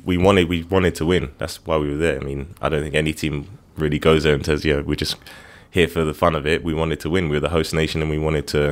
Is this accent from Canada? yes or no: no; London, United Kingdom; growing up in London, being a part of an Olympic Games in your home city is just beyond anything, really.